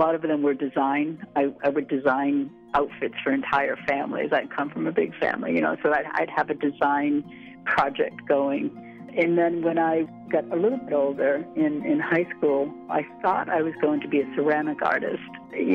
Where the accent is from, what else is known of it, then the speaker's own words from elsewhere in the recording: Massachusetts, United States; I come from Massachusetts.